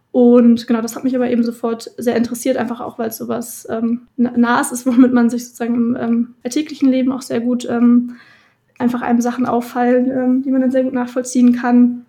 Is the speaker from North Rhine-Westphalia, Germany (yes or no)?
yes; Dortmund, North Rhine-Westphalia, Germany; ich komme ursprünglich aus Dortmund